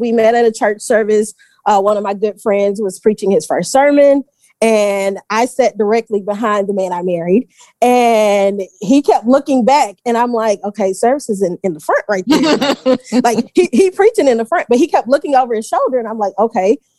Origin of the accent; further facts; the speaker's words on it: Navasota, Texas, United States; now in Houston, United States; I'm not from Houston. I'm from right outside of Houston. Shout out to Navasota. But either way, longtime Texas girl, went to college at Baylor